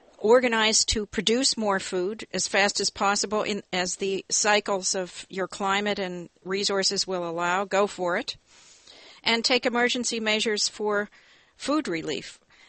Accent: Pennsylvania, United States; I come from Pennsylvania.

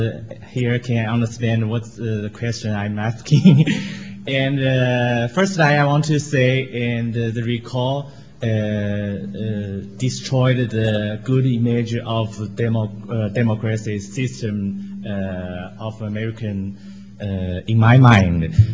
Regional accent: China; English is a second language; now in United States; I'm from China. I'm an international student here.

